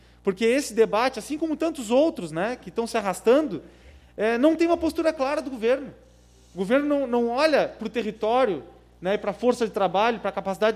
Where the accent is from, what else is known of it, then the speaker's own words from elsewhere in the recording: Rio Grande do Sul, Brazil; Eu me criei no Banhado Estreito pescando camarão de saquinho de cebola, brincando lá com 10 anos de idade.